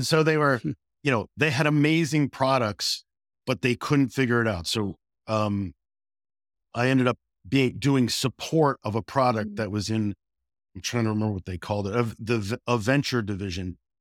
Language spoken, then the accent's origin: English; New Jersey, United States; moved away as an adult; now in Boston, United States; So I grew up in Jersey. I think we established my Jersey connection, but I ended up in the Boston area after college because I followed a girl here.